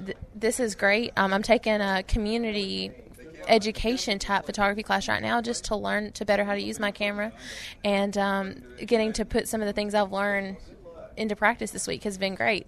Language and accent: English; Alabama, United States; Well, I grew up in North Alabama on a diversified row crop operation.